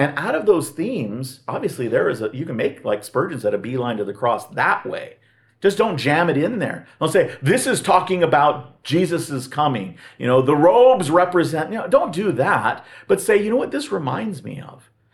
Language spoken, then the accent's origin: English; Los Angeles, California, United States; now in Grand Rapids, United States; I'm from Los Angeles originally, and there's so many cultures in Los Angeles.